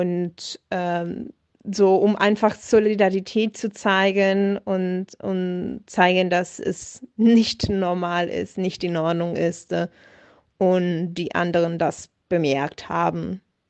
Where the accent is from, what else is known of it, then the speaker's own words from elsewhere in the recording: Italy; now in Germany; ich komme ja aus Italien